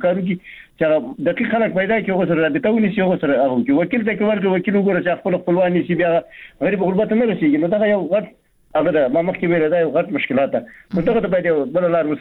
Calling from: Baghlan, Afghanistan; بغلان مې تماس نیولې محترمه

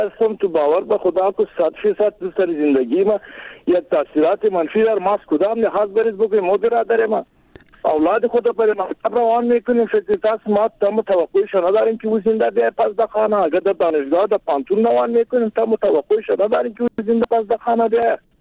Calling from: Kabul, Afghanistan; آجی خوشحال هستم از کابلم به شما.

